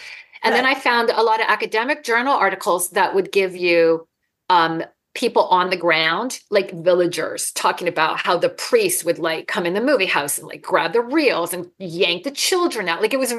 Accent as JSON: {"language": "English", "country": "Canada", "said": "I'm Canadian"}